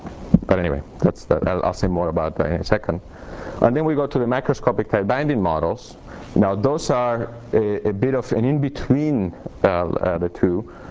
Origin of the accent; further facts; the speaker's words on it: Texas, United States; I mean, I'm from Texas. I'm allowed to talk about cows.